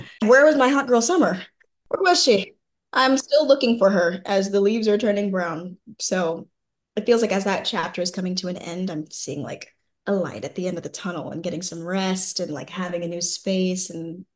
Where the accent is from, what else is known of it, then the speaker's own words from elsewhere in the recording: Chicago, Illinois, United States; I'm from Chicago, so I actually got to be in the area that I spent a lot of time in growing up